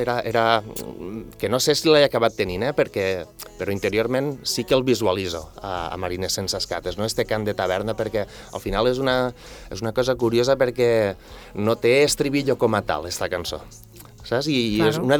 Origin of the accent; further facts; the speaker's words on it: La Ràpita, Catalonia, Spain; jo sóc de la Ràpita, vaig néixer allí i encara estic allí.